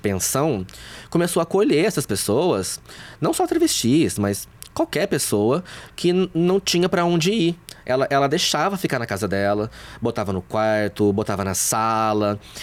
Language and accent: Portuguese; Passos, Minas Gerais, Brazil; also born or lived in Juiz de Fora; now in Belo Horizonte, Brazil; eu sou de Passos, que fica no sul de Minas. Morei em Juiz de Fora, onde eu me formei. E eu tô aqui em BH tem 6 anos.